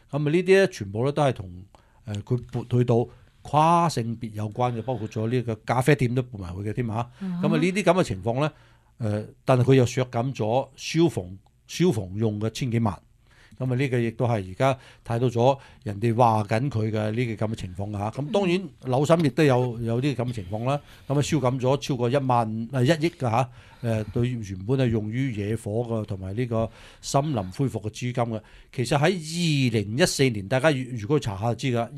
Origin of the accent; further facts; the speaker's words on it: United States; 這個我哋美國人嚇，直接係對美國人啦